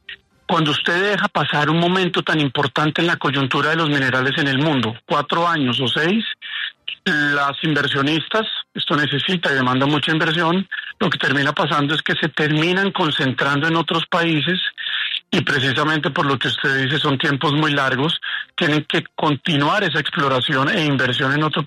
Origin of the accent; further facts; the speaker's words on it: Colombia; Eso como colombianos tenemos que señalarlo